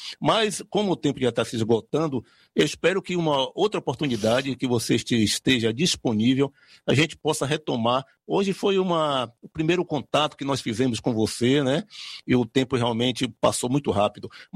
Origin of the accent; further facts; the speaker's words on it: Brazil; partilhar aqui com nós brasileiros, né, toda essa informação.